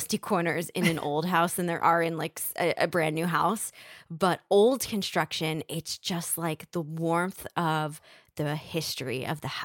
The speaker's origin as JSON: {"language": "English", "town": "Hackensack", "region": "New Jersey", "country": "United States", "said": "I'm from the sack."}